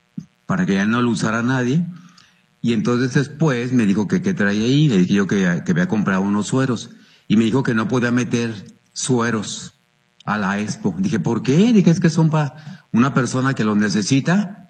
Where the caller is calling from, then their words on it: Zapopan, Jalisco, Mexico; de Zapopan, Jalisco.